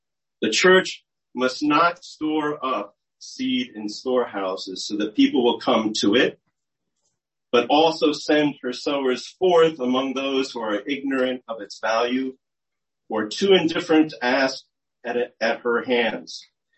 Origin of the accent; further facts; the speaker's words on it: New Jersey, United States; I grew up in New Jersey, and I'm sick and tired of hearing about things going on in Jersey that are contrary to God's word.